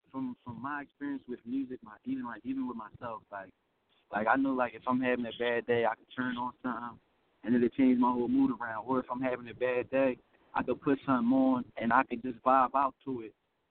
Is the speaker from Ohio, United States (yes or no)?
no; Pottstown, Pennsylvania, United States; I'm coming from Pottstown, PA. It's like 25 minutes away from Philly, 25, 30 minutes away from Philly. It's a small city, but it's basically just like every other city.